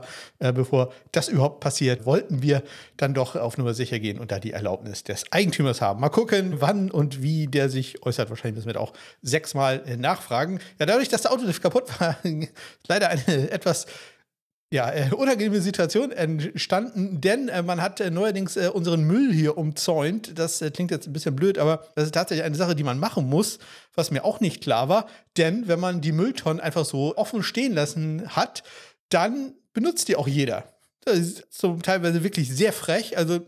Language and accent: German; Northern Germany, Germany; als Norddeutscher hat man das nicht so häufig.